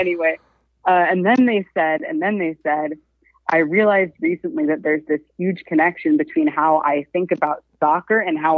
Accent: California, United States; So, I'm from California.

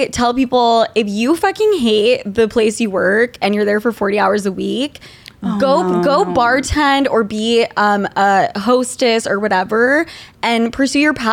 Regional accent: Utah, United States; now in New York City, United States; I'm from Utah.

